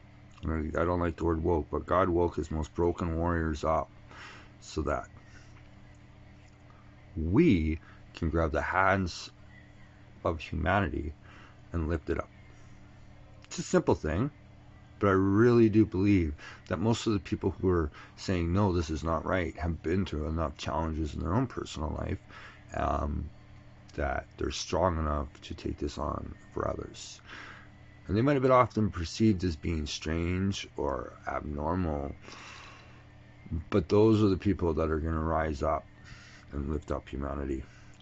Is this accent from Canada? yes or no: yes; Canada; As a Canadian, no one will silence my voice.